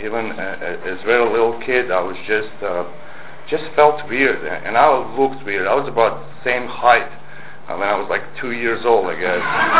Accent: Croatia; I'm not from York area or this kind of area. I'm from Croatia

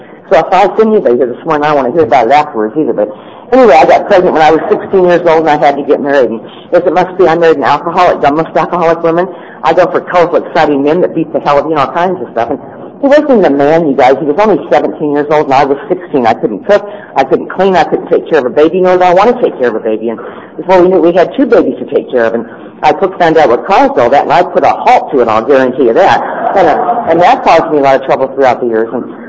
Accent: Nebraska, United States; when I was growing up in Nebraska, there just wasn't a hell of a lot of drugs on the street.

